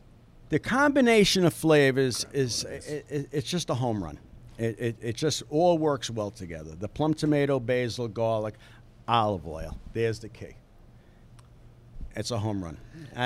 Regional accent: New York, United States; now in Connecticut, United States; People ask me, you're from New York, right? Yeah, I'm from New York, but...

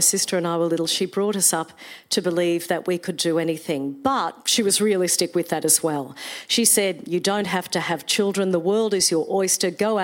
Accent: Queensland, Australia; I grew up in Queensland.

